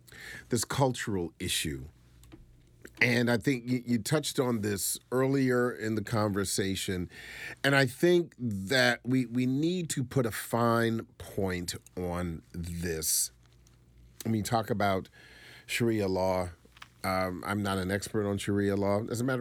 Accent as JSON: {"language": "English", "country": "United States", "said": "Because I cringe as an American, as a what I would consider a progressive thinking man."}